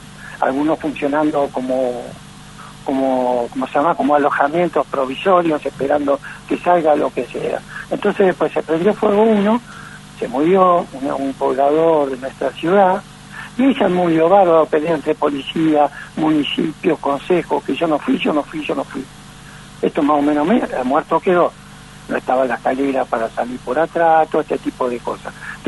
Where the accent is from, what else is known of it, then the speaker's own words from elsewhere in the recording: Argentina; Para nosotros que somos argentinos